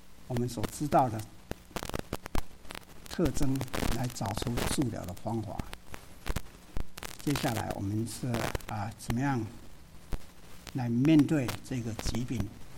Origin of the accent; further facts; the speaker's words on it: southern Taiwan, Taiwan; accent: Taiwanese Mandarin; 通常他们都会笑我说讲的话就是台湾国语，那确实是这样，因为从小就我是台湾南部啊，南部人的讲的国语就是不像说台北就比较像标准的北京话一样啊呀。